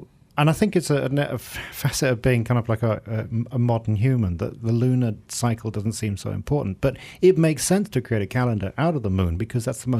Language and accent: English; England, United Kingdom; now in Malaysia; I grew up in England.